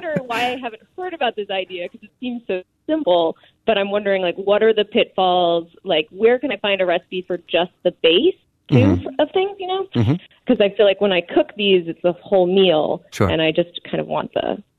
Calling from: Concord, New Hampshire, United States; I'm calling from Concord, New Hampshire.

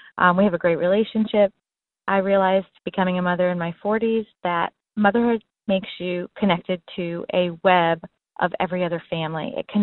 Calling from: Birmingham, Alabama, United States; I'm calling from Birmingham, Alabama. I was raised by a single mom.

